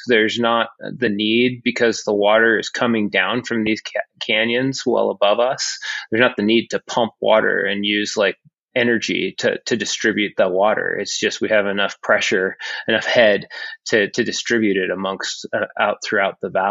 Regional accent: Utah, United States; I grew up poking around the Wasatch Mountains and in the wintertime and snowshoeing

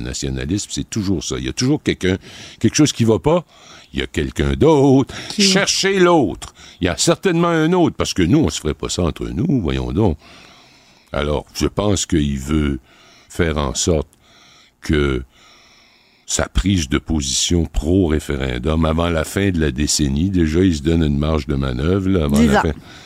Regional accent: Rimouski, Quebec, Canada; Quand j'ai grandi à Rimouski, pour des raisons géographiques essentiellement, on n'avait aucune radio anglophone. On avait beau tourner, là, il n'y en avait pas. Puis il n'y avait pas de télé anglophone non plus, parce qu'il y avait juste un poste, c'était le poste de la région.

